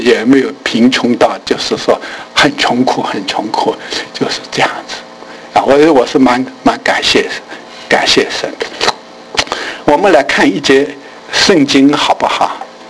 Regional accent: China; 我想我们中国人很多人呢、啊、都没有读莎士比亚，

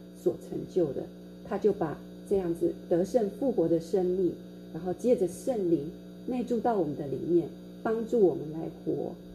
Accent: Taiwan; 因为像我们从台湾来的我们会觉得

